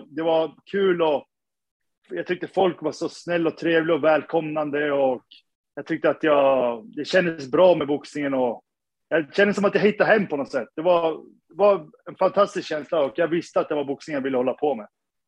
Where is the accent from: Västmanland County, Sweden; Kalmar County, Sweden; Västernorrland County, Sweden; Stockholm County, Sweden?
Västernorrland County, Sweden; Sundsvall; moved away as an adult; now in New York, United States; Jag är 31 år. Jag är född och uppvuxen i Sundsvall.